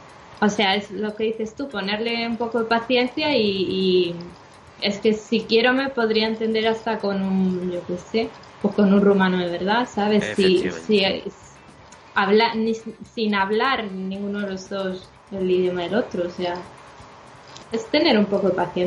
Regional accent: Galicia, Spain; accent: Galician; yo tendré mi propio acento, como buena gallega que soy.

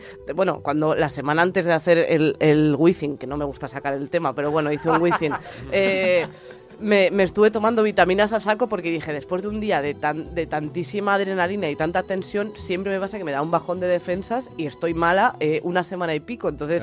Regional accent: A Coruña, Galicia, Spain; yo soy de Coruña

